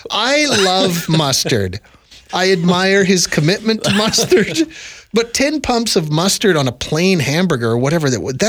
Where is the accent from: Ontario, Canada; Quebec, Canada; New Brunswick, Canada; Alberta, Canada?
Ontario, Canada; I grew up in Southern Ontario.